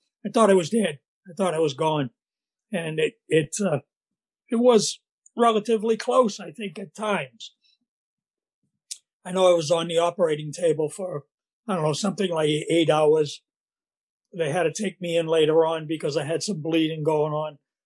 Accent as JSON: {"language": "English", "town": "Salem", "region": "Massachusetts", "country": "United States", "tie": "born or raised there", "accent": "Boston", "said": "I was born in Salem, Massachusetts. I was brought up there in Salem. Some of you may have heard of Salem as the witch city, but that's where I was born and brought up. And I lived there until I went into the service at 18 years old."}